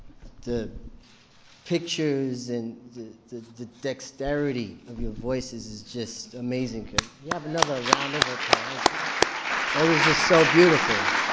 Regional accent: Queens, New York, United States; I grew up in Queens, New York, and the neighborhood was, it was pr

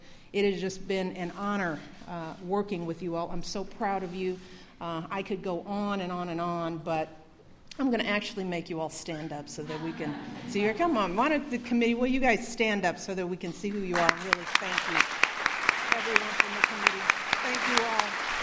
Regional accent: Chicago, Illinois, United States; From the Mississippi Delta to my hometown of Chicago, to Houston

